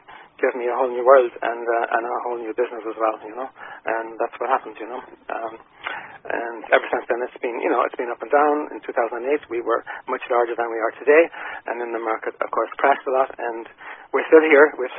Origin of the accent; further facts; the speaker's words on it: Treen, County Roscommon, Ireland; I'm from Roscommon, actually. I was born in a place called Treen, which is a village outside of Castlereagh, and it's between Castlereagh and Williamstown, which Williamstown is in County Galway, so we're kind of very close to the Galway border, but we are definitely from Roscommon.